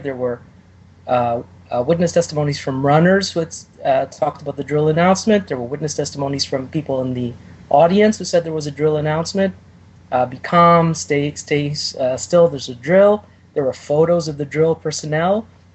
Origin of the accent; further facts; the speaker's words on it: Israel; I grew up in Israel, and I've also seen firsthand actual murder.